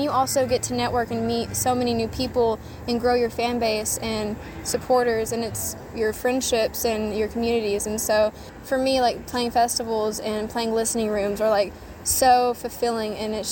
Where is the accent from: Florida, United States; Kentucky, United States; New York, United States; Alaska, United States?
Kentucky, United States; Brodhead; now in Knoxville, United States; I grew up in Broadhead, so Barcastle County, Renfrew Valley area, you know, spent basically my whole life there. I now live in Knoxville, but I'm originally from that area in Kentucky.